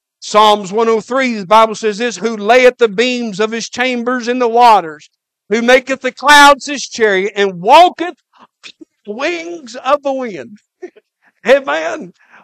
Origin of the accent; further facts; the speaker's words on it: Brevard, United States; There's a preacher in my hometown back in Brevard